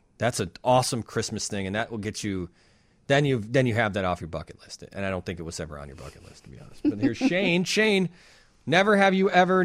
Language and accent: English; Wonder Lake, Illinois, United States; growing up in Wonder Lake, we had a freestanding mailbox.